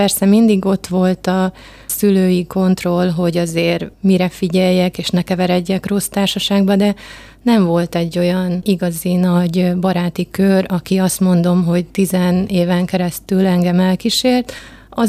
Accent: Kiskunhalas, Bács-Kiskun, Hungary; also born or lived in Kisszállás; Én Kiskunhalason születtem, viszont az én nagyszüleim Kisszálláson laktak, és én oda jártam óvodába, majd általános iskolát már itt Kiskunhalason végeztem

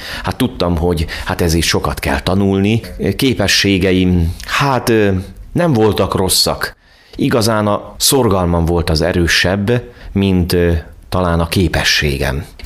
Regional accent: Kiskunmajsa, Bács-Kiskun, Hungary; born there; Kiskunmajsán születtem, ami a családomat illeti, igazán egyszerű paraszt emberek. Földművelésből, állattenyésztésből éltek, tanyai környezet.

